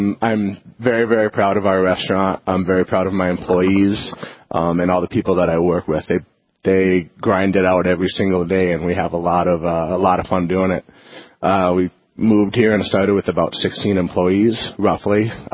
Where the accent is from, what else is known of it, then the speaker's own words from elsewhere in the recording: Watford City, North Dakota, United States; moved away as an adult; also born or lived in Phoenix, Arizona; So I was born and raised in Watford City. This is all I knew. I went to 2 years of junior college in Williston, very proud of the Tetons.